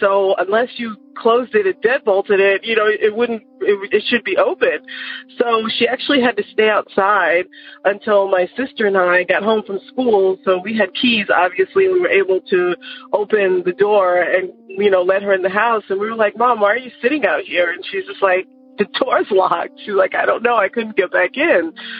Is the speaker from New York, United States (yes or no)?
yes; New York, United States; born or raised there; now in Georgia, United States